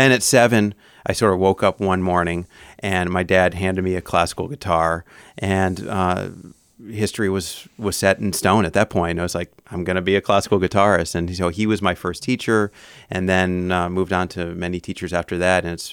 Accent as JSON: {"language": "English", "town": "Chicago", "region": "Illinois", "country": "United States", "said": "So I'm originally from Chicago. I come from afar."}